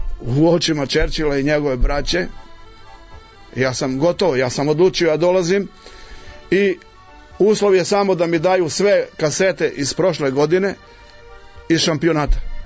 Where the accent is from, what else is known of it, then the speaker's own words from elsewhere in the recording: Serbia; I ja sam onda kao pravi Srbin reagovao